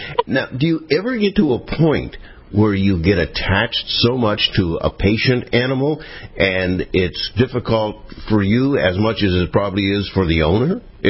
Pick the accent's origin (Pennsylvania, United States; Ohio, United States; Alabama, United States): Pennsylvania, United States; I have, and I'm from Pennsylvania, which we used to go whitewater rafting in that area, so I know it very well.